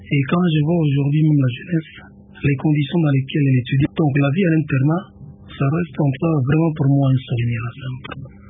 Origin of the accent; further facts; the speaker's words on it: Matadi, Kongo Central, DR Congo; je suis né dans le Bas-Congo en 1946. Je fais mes études primaires dans la ville de Matadi.